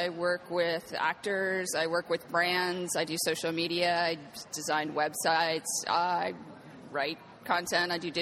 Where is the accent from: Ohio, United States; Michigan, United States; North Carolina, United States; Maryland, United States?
Ohio, United States; Mansfield; now in West Hollywood, United States; I live in West Hollywood, California. I'm from Ohio, originally.